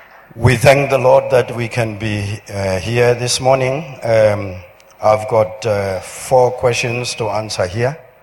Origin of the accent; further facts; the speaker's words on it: Pietermaritzburg, KwaZulu-Natal, South Africa; I come from Peter Marisbeck. That's where I come from.